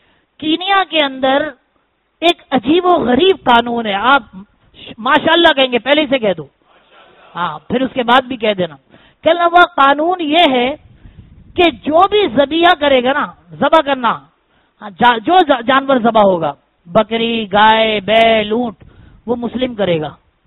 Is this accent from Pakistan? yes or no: no; Azamgarh, Uttar Pradesh, India; پوچھنے کی وجہ میں اعظم گڑھ ہی ہوں, ہندوستان میں اعظم گڑھ سے تعلق ہے الحمدللہ.